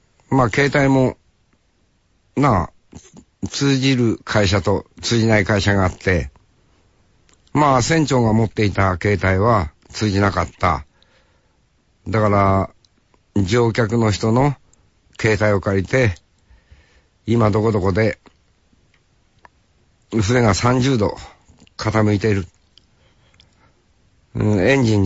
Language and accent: Japanese; Hokkaido, Japan; 俺も、北海道で生まれて、北海道で生きている人間ですから